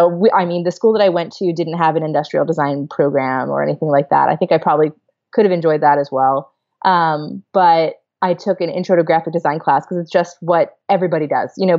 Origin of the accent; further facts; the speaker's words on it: Scranton, Pennsylvania, United States; from Scranton, and the heads of state, one of the heads of state, Jason Kernovich, is actually from my hometown